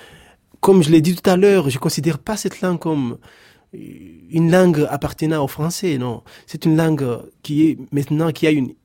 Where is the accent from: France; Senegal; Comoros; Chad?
Comoros; first language Comorian; French is a second language; jamais je ne l'aurais eu si j'avais choisi ma langue natale, la langue comorienne.